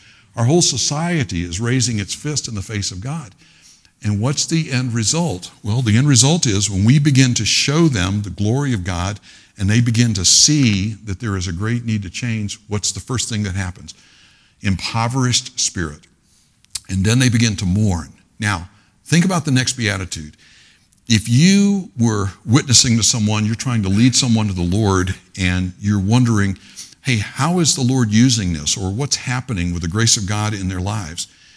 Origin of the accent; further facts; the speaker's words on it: Pensacola, Florida, United States; When they moved to Pensacola, I grew up in Pensacola.